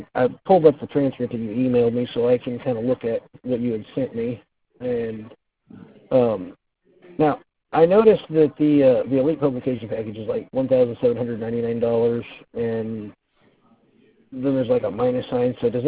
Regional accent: Midwest, United States; a Midwesterner, so I'm stereotypical.

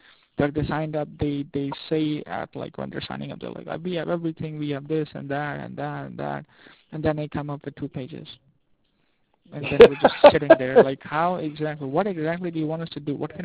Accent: Rockford, Illinois, United States; moved away as an adult; now in New York, United States; I came from Rockford to New York about 4 years ago, and I signed up with these guys.

